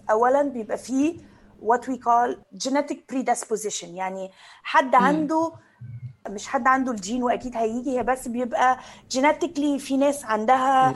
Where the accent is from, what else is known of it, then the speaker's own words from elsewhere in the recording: Egypt; انا مع يعني انا كبرت يعني في مصر